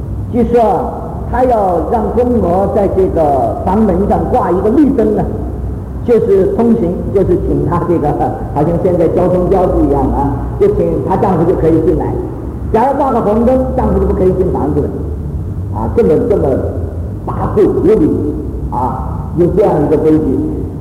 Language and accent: Chinese; China; 我们中国人呢，就是黑无常、白无常、大头鬼、小头鬼、牛头马面啊